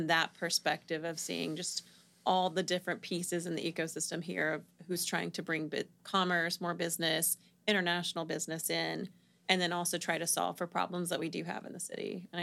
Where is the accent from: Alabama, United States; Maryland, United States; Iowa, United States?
Alabama, United States; also born or lived in Charlotte, North Carolina; now in Atlanta, United States; I'm originally from Alabama. I moved around a bit, but I moved down from Charlotte